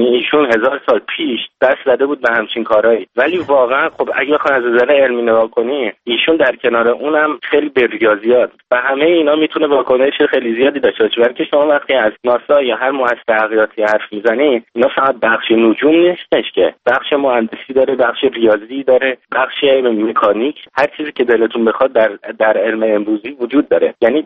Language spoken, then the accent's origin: Persian; Iran; ما که ایرانی هستیم